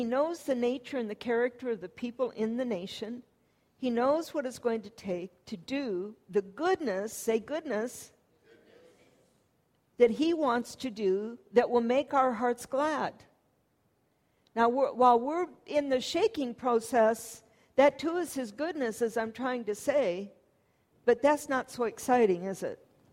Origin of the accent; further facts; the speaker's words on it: Michigan, United States; In the area that I grew up in Michigan, the city that was, we lived kind of in a township between two cities, and the city Rochester